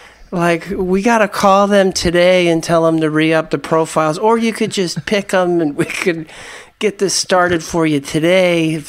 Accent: Detroit, Michigan, United States; I'm from the Detroit area and my wife is from Mid Michigan, and we both have like family there

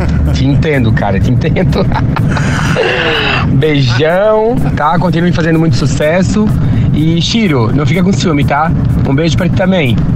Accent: Brusque, Santa Catarina, Brazil; now in Florianópolis, Brazil; aqui de Santa Catarina. Eu sou de Brusque, mas atualmente eu moro em Floripa, né?

